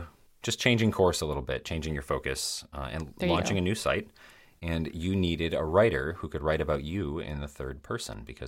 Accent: Michigan, United States; So I was born and raised in Michigan's Upper Peninsula. Yes, Michigan has an Upper Peninsula, but I'm currently living outside of Chicago, so Midwest to Midwest.

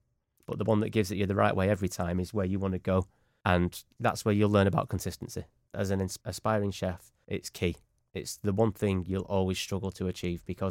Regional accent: Manchester, North West England, United Kingdom; We're all from Manchester. Just be from Manchester.

